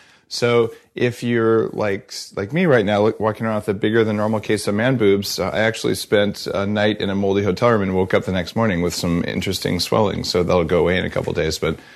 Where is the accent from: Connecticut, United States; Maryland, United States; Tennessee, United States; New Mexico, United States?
New Mexico, United States; I'm not quite redneck, but I'm from New Mexico